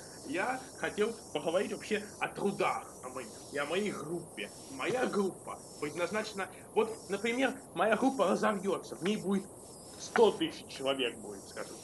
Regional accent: Russia; born there; first language Russian; Я разговариваю по-русски. Русский мой родной язык. Я русский человек, родился в России.

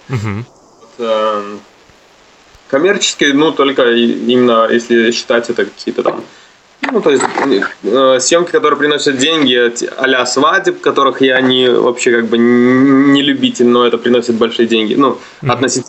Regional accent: Orsha, Vitebsk Region, Belarus; moved away; Есть город Орша. Ну, если привязываться к России, это 100 километров от Смоленска.

